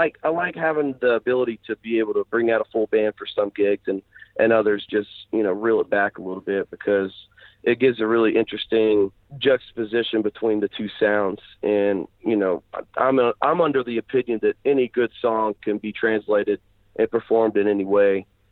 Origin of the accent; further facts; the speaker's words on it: Arkansas, United States; Growing up in Arkansas, you know, the closest famous studios would be like Muscle Shoals Fame Studios in Alabama